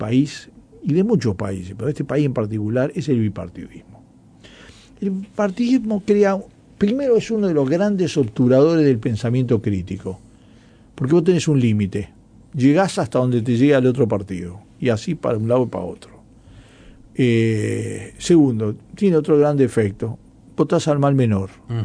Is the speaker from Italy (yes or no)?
yes; Italy; Tengo una ventaja. Yo soy italiano.